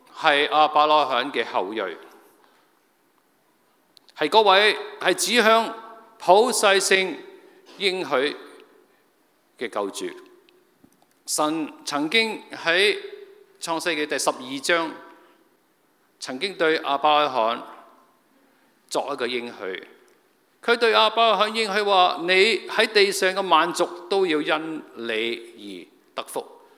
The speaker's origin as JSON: {"language": "Chinese", "country": "China", "said": "今天我们是中国的信徒，我们都是外邦人"}